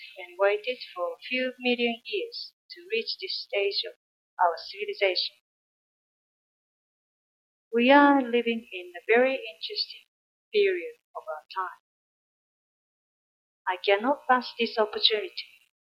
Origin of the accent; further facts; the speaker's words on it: Japan; English is a second language; now in Mexico; I'm from Japan. I live in Mexico.